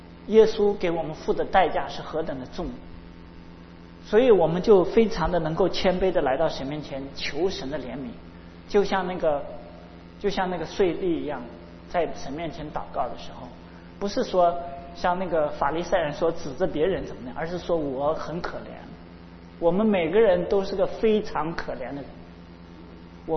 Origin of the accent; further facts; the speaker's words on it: China; 我们中国人有什么？